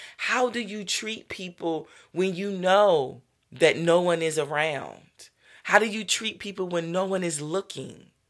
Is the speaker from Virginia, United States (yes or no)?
yes; Virginia, United States; now in Philadelphia, United States; You guys know I'm from Virginia. I live up in Philadelphia and my family is not here.